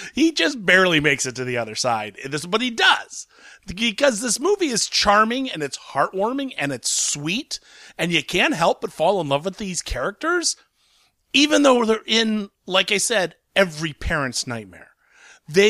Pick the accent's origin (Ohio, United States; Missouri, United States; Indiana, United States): Ohio, United States; Columbus; It's finally hitting my hometown of Columbus, Ohio.